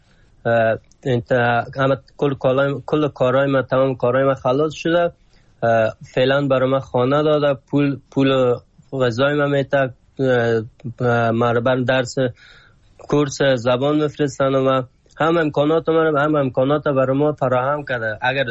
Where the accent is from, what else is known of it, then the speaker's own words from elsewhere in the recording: Afghanistan; moved away; ما تازه چند وقت میشه از ترکیه آمدم این طرف، از افغانستان مدت 6 سال میشه بر آمدیم.